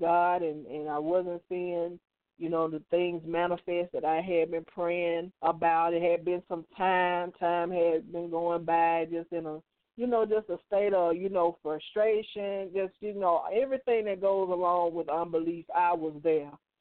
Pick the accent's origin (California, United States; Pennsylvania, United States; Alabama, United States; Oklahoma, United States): Alabama, United States; Adamsville; I'm from Birmingham, Alabama. But I grew up in a small community outside of Birmingham called Adamsville.